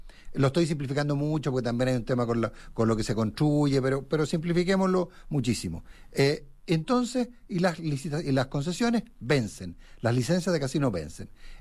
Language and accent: Spanish; Chile; lo vicioso que somos los chilenos